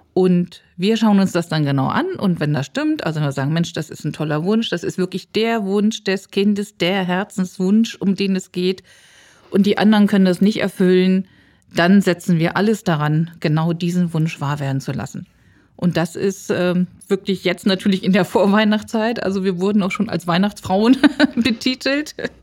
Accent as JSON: {"language": "German", "town": "Hanover", "region": "Lower Saxony", "country": "Germany", "said": "Ich komme hier aus Hannover"}